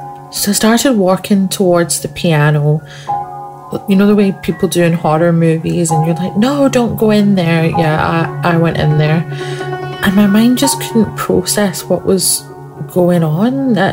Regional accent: Scotland, United Kingdom; Now, where I grew up in Scotland, we had quite a big living room with a comfy sofa

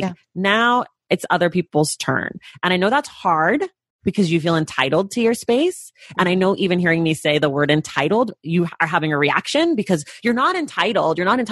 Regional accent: United States; I'm aware that I have a privilege being American and being wealthy and like being able to travel to other countries.

